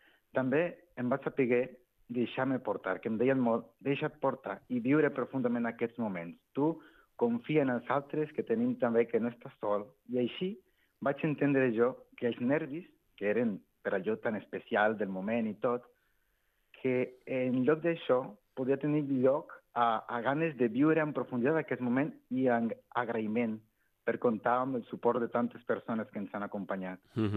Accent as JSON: {"language": "Catalan", "town": "Ixtlán del Río", "region": "Nayarit", "country": "Mexico", "tie": "born or raised there", "said": "Jo he nascut a Mèxic, com ja ho has mencionat molt bé, i amb molta il·lusió de treballar i fer el bé. Clar, vinc d'un poblet molt petit, que és Ixtlán del Río"}